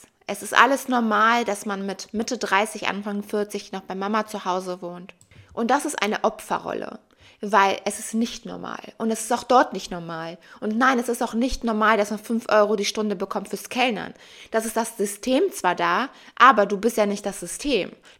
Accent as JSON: {"language": "German", "town": "Athens", "region": "Attica", "country": "Greece", "tie": "born or raised there", "moved": "yes", "said": "ich würde niemals nach Athen ziehen, obwohl ich dort einen großen Teil meiner Kindheit verbracht habe"}